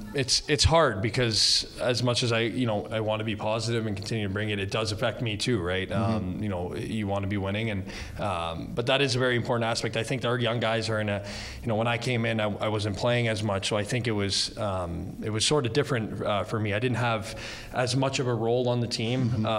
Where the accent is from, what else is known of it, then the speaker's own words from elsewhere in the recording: Toronto, Ontario, Canada; I'm from Toronto, so there's a lot of hockey fans back in my hometown.